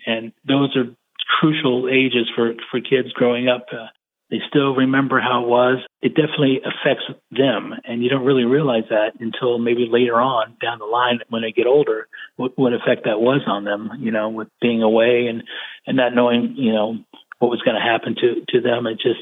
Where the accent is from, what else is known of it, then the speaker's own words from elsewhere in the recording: Virginia, United States; I grew up in Virginia, and my father was in the Navy, so we kind of moved around a lot.